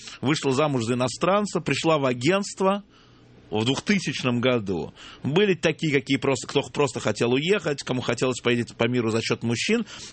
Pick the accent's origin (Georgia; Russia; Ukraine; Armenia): Georgia; Kakheti; знаете, вот я кахетинка, у меня муж сван.